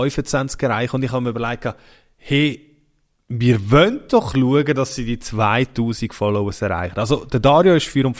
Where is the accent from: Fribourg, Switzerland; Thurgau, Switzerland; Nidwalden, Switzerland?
Nidwalden, Switzerland; Also, wir sind ja auf dem Land aufgewachsen, in Nidwalden.